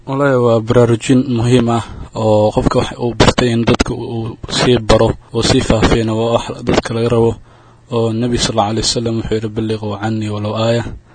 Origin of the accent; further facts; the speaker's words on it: Hiran, Somalia; waxaan ka socdaa wilaayada Islaamiga Hiiraan.